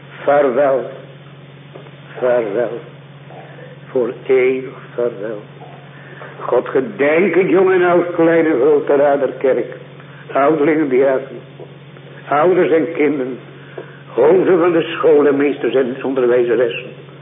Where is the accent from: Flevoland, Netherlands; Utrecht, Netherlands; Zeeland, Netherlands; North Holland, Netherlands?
Zeeland, Netherlands; Noord-Beveland; born there; En op die plaats waar ik geboren ben, in Noord-Beveland, daar heb ik een jongen zien sterven.